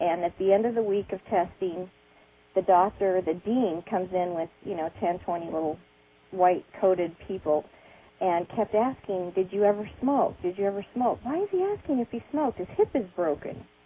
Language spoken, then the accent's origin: English; Utah, United States; moved away as an adult; also born or lived in Chicago; My husband and I grew up on the Utah-Nevada border near the Tool Army Depot, the Dugway Proving Grounds, and downwind from the Nevada test site, which we didn't think mattered at all. We moved to Chicago